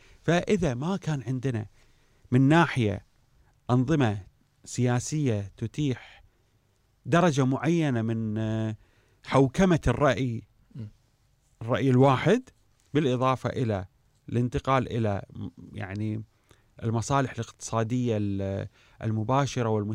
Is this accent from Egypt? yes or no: no; Kuwait